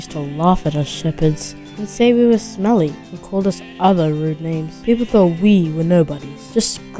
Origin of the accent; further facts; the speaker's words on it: Hermit Park, Queensland, Australia; from Hermit Park.